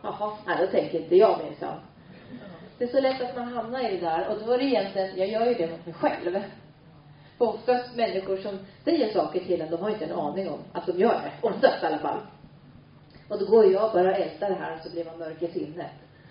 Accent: Norrland, Sweden; Nu hörde ni att jag kom från Norrland, va?

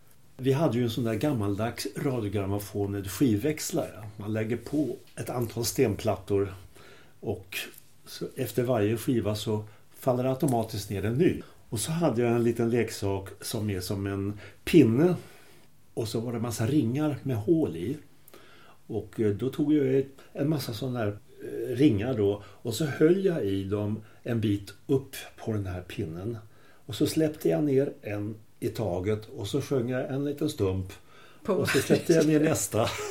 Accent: Stockholm, Stockholm County, Sweden; Jag är uppvuxen på Söder mina första 12 levnadsår. Och efter det flyttade familjen och givetvis jag också då med till Bandhagen. Vilket vid den tiden var den yttre gränsen för förortsbebyggelse.

